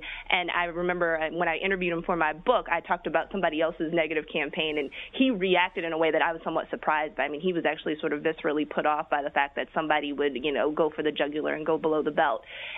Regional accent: Virginia, United States; Jeremiah Wright's family grew up not far from where I grew up in Virginia

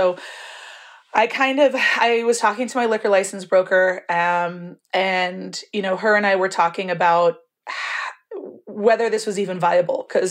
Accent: Napa, California, United States; And I grew up in Napa and I wanted to be a winemaker, and I've worked at wineries.

